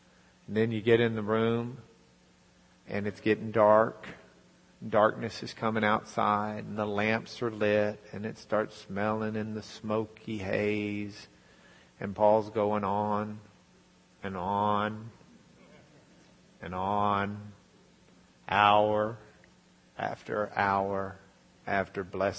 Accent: Lubbock, Texas, United States; I'm from Lubbock.

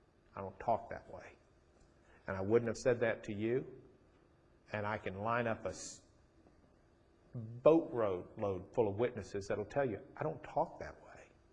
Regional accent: Rochester, United States; I grew up in Rochester.

